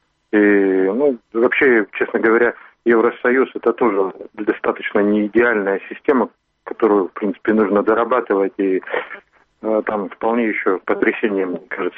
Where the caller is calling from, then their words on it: Irkutsk, Irkutsk Oblast, Russia; из Иркутска.